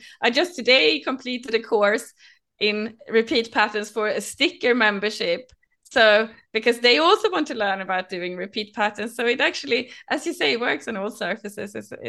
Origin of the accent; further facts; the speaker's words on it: Sweden; now in London, United Kingdom; growing up in Sweden, it wasn't the biggest fashion industry. So instead, I studied graphic design and became a graphic designer. But when I moved to London